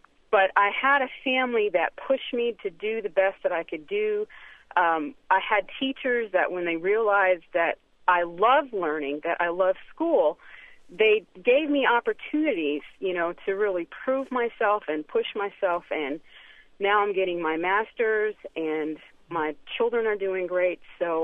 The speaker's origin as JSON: {"language": "English", "town": "New Haven", "region": "Connecticut", "country": "United States", "said": "I'm from New Haven, which is the home of Yale, but also has a very crime rate. It has a very high crime rate."}